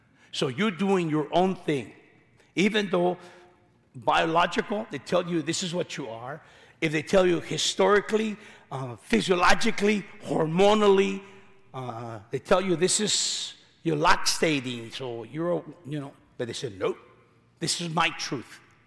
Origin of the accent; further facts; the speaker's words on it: California, United States; So I'm from California, And in California, I'm being told there's 51 genders.